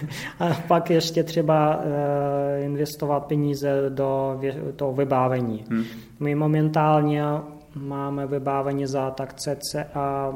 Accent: Siberia, Russia; No, jsem ze Sibiře, ale kvasinky nejsou.

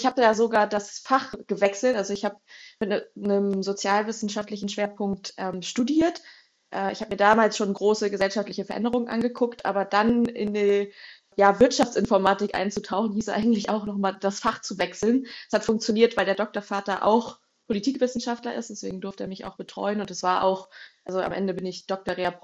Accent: Schleswig-Holstein, Germany; born there; now in Hanover, Germany; ich bin ein richtiges Nordlicht, geboren in Schleswig-Holstein, 32 Jahre jung und gerade telefonieren wir, wenn ich in Hannover sitze, in meinem Homeoffice.

